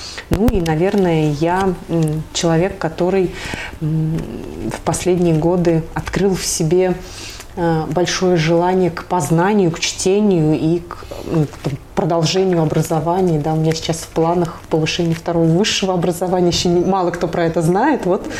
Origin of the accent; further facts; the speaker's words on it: Semyonov, Nizhny Novgorod Oblast, Russia; Я, да, я местная. Я родилась в небольшом городе Семенове. Очень горжусь этим местом и с удовольствием езжу к родителям туда.